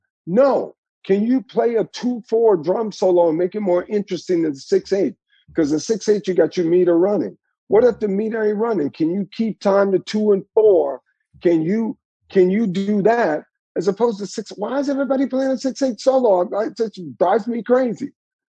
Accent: the South, United States; So what we have, which I grew up with in the South, is authenticity.

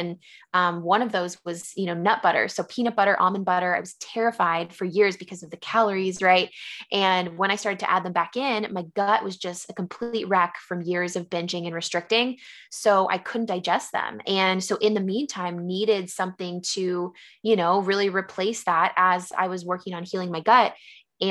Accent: San Diego, California, United States; also born or lived in San Francisco; now in Philadelphia, United States; I live currently in Philadelphia. I'm very new to the East Coast. I actually was born and raised in San Diego, lived in San Francisco for a little bit

